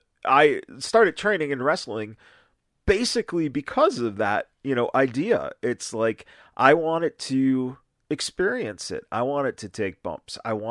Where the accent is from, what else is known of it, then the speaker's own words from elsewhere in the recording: Chicago, Illinois, United States; And one of the coolest things was because I grew up in Chicago.